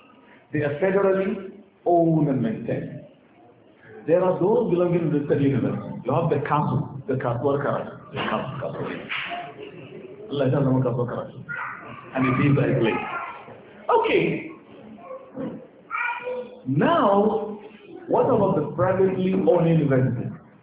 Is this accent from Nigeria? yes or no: yes; Nigeria; As a Nigerian today, more terrible.